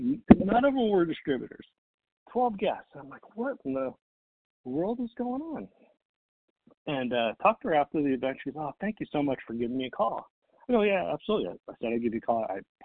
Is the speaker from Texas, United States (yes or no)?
yes; Texas, United States; I barely know English. I'm from Texas. What do you mean?"